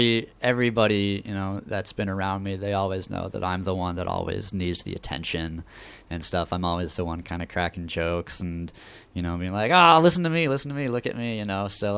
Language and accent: English; Colorado, United States; moved away as an adult; now in Los Angeles, United States; I'm originally from Colorado, so it was like right when I graduated college at the University of Colorado, I just pretty much packed my bags and head on over here to go to the school.